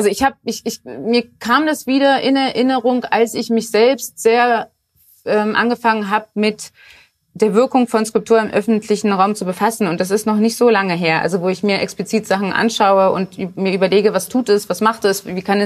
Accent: Hanover, Lower Saxony, Germany; Ich bin direkt am Maschsee zur Schule gegangen

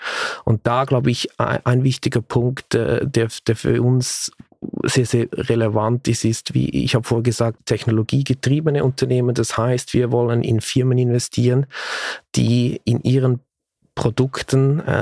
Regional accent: Switzerland; Ich bin aus der Schweiz, wie man vielleicht hört

